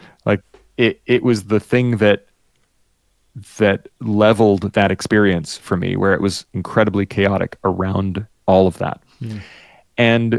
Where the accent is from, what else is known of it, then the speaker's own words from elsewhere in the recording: Miami, Florida, United States; I grew up in Miami, and the US is massive.